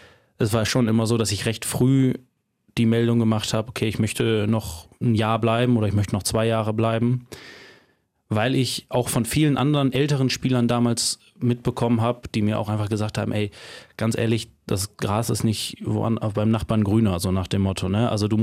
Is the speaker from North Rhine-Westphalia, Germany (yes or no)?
yes; Emsdetten, North Rhine-Westphalia, Germany; also born or lived in Steinfurt; mein ganzes Leben in Emstetten gewohnt